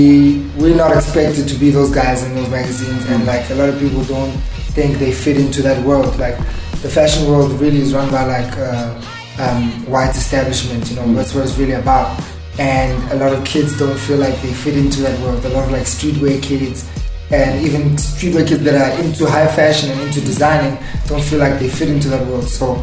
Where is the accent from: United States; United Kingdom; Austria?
Austria; I grew up in Austria.